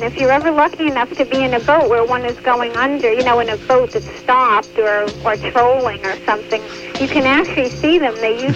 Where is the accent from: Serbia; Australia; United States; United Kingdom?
United States; Chatham, New Jersey; moved away as an adult; also born or lived in Connecticut / New Hampshire; I was born and raised in Chatham.